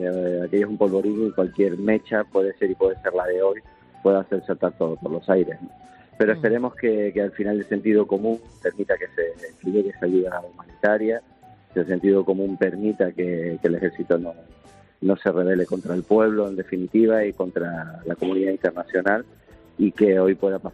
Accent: Canary Islands, Spain; nosotros como canarios

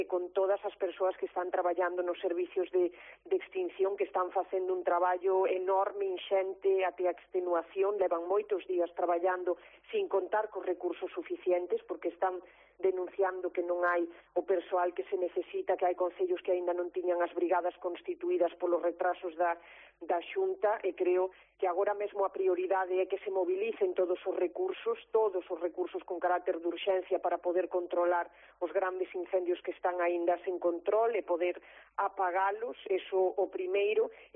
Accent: Galicia, Spain; defender ter máis poder político como galegas e como galegos

